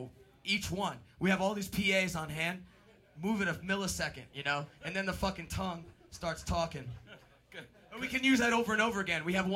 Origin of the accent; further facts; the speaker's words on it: New York, United States; We are from New York. We are from a few places. Brooklyn, New York, Manhattan, New York, the Manhattan Island, the one that got terrorized.